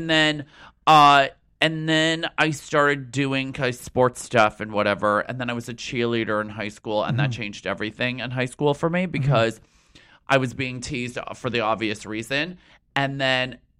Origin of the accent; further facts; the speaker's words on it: New Hampshire, United States; In the mountains.